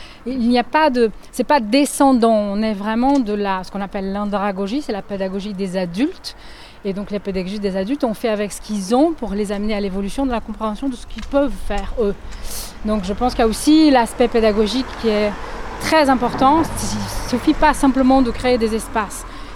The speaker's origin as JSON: {"language": "French", "country": "Brazil", "moved": "yes", "lives_now": "Lille, France", "said": "en arrivant à Lille... Je viens du Brésil et j'ai pas retrouvé vraiment."}